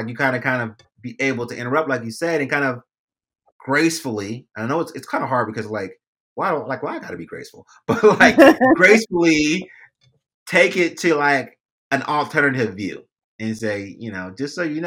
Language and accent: English; California, United States; I grew up in Cali.